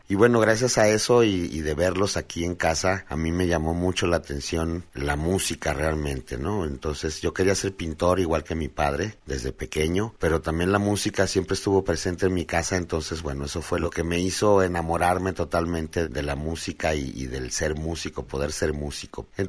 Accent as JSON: {"language": "Spanish", "region": "Mexico City", "country": "Mexico", "tie": "born there", "moved": "yes", "lives_now": "Guadalajara, Mexico", "said": "yo soy nacido en la Ciudad de México, pero radicado en Guadalajara desde los años 80. En 1980 llegué aquí, junto con mis padres"}